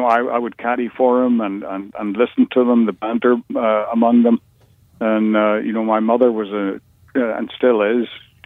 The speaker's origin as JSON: {"language": "English", "region": "Northern Ireland", "country": "United Kingdom", "tie": "born or raised there", "said": "I grew up in Northern Ireland in the 50s and 60s and 70s. And, it was an urban war zone"}